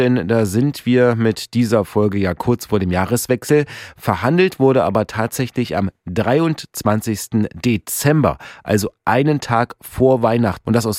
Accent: Erfurt, Thuringia, Germany; Ja, auch ich als Erfurter kann mich da noch gut dran erinnern

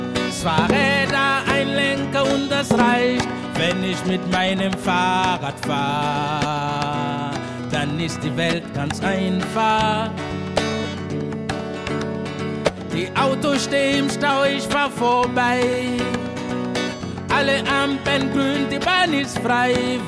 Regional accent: Burkina Faso; Also ich komme aus der Familie der Schmiede in Burkina Faso und dieses Instrument ist Teil meines Lebens

